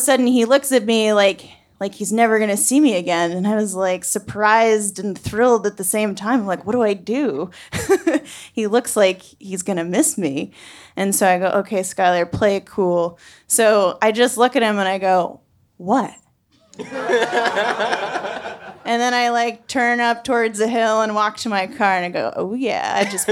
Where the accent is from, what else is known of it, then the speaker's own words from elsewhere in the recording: New England, United States; I'm from New England and I've known you 2 days.